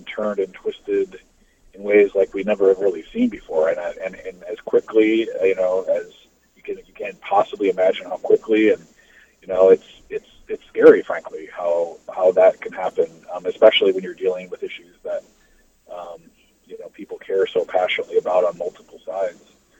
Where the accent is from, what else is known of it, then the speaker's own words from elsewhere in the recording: Wisconsin, United States; now in New Jersey, United States; I grew up in Wisconsin, so I'm somewhat aware of what that weather used to be like, but even in New Jersey, it's nothing like